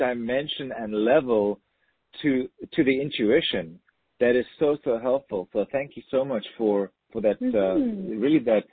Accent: South Africa; I'm from South Africa, so I know the pronunciation

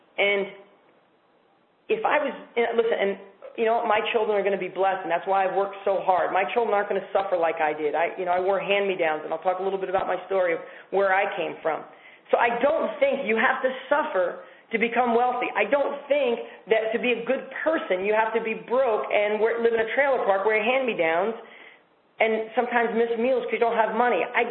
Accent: New York, United States; was back in New York 2 weeks ago. I apologize for anybody who doesn't like hunting, but I went pheasant hunting, and I had an amazing time back in my hometown.

